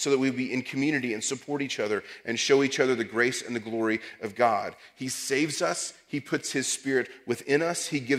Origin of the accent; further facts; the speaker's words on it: Texas, United States; I'm from Texas. That's where I immediately go.